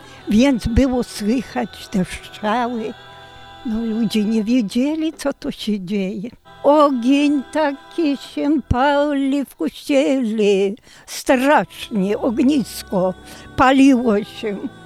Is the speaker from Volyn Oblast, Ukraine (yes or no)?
yes; Warszawka, Volyn Oblast, Ukraine; Pochodzę z Wołynia, wieś Warszawka, powiat Horochów.